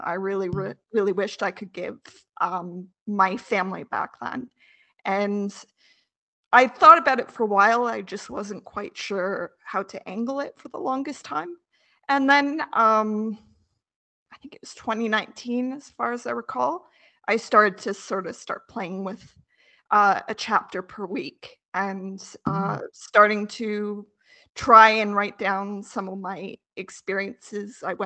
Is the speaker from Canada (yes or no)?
yes; Canada; I grew up in Canada.